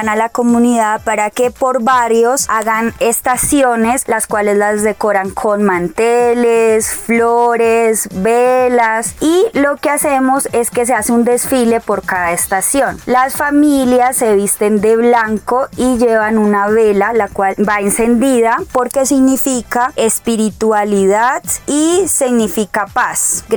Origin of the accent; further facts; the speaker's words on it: Mocoa, Putumayo, Colombia; born there; nací en Mocoa, Putumayo.